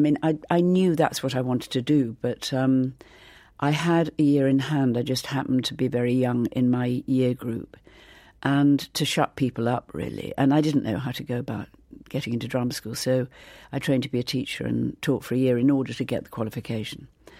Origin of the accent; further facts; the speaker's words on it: Yorkshire and the Humber, United Kingdom; I grew up in Lincolnshire, northeast Lincolnshire, and that was the centre of my life